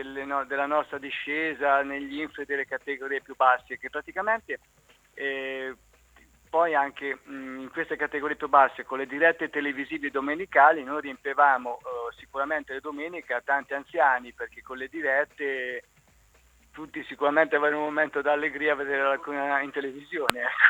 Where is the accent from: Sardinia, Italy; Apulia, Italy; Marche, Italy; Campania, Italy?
Marche, Italy; Ancona; nasco alle Grazie, cresco a Posatora e mi trasferisco ai Parioli, no, praticamente sì, sono cresciuto a Posatora. Mio padre era nato al Porto, mio padre sicuramente era un anconetano doc, una zona che distrutta dai bombardamenti del 42. Noi siamo anconetani da tanto